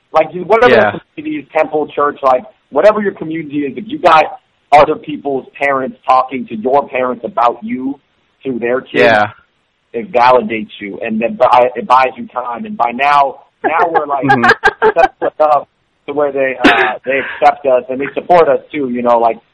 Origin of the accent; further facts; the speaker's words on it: Seattle, Washington, United States; I think we always liked entertainment, and we grew up in Seattle.